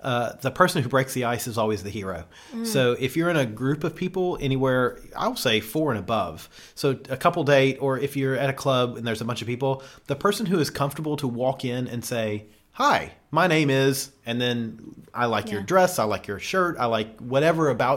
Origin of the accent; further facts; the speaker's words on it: United Kingdom; accent: British; They heard my British accent.